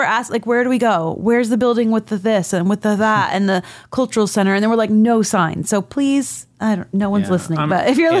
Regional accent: Florida, United States; Like, I grew up in Florida. Like, we had barbecues in Key Biscayne and on the beach and stuff.

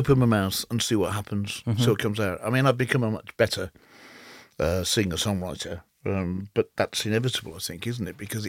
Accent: Solihull, West Midlands, United Kingdom; that's what it's like growing up in Solihull.

